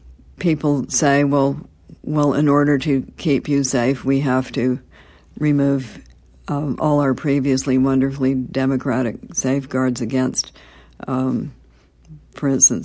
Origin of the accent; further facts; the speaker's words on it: Canada; I'm Canadian, and we have caps on how much you can give.